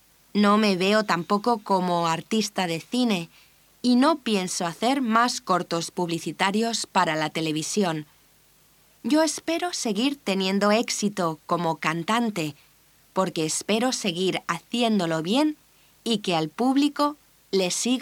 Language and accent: Spanish; Peru; now in Spain; soy peruana, pero mis padres son portugueses, así que estoy de nuevo en Europa. Mis padres siempre se han mantenido en contacto con la familia en Portugal, así que yo soy peruana de nacimiento